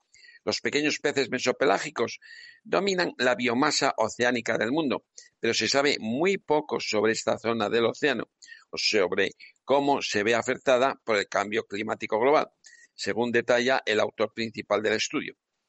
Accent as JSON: {"language": "Spanish", "town": "León", "region": "Castile and León", "country": "Spain", "said": "Que León, mi tierra, que es la catedral de las truchas Fario, no creo que sea noticia."}